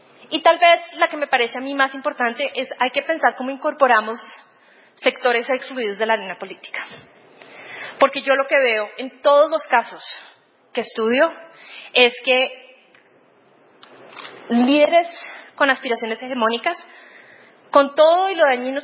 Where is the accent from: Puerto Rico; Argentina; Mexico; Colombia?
Colombia; para entrar al Congreso de mi país, yo soy colombiana